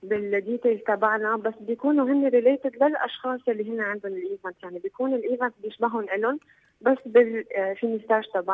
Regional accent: Lebanon; نحن معروفين كلبنانية

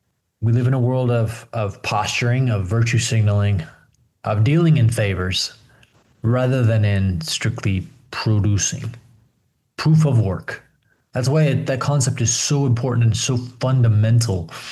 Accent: United States; I grew up in America in the 90s, at the peak of the empire

